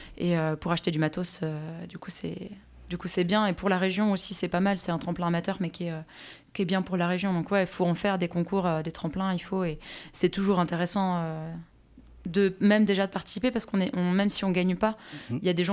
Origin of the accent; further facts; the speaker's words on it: Rouen, Normandy, France; moi je viens de Rouen. Je fais de la chanson française maintenant j'habite plus à Rouen, mais mon projet continue à Rouen.